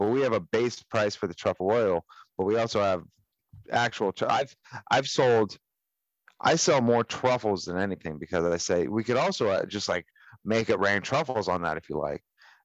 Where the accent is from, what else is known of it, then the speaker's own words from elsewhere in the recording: Los Angeles, California, United States; They ask me, oh, where are you from? I'm from Los Angeles. How about you?